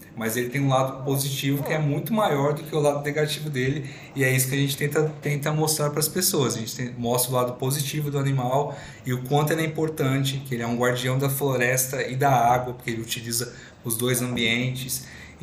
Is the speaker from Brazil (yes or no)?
yes; Ribeirão Preto, São Paulo, Brazil; also born or lived in ABC; now in Espírito Santo, Brazil; Eu sou de Ribeirão Preto. Na verdade, eu sou do ABC, né, mas mudei muito novinho para Ribeirão e minha vida toda foi em Ribeirão Preto.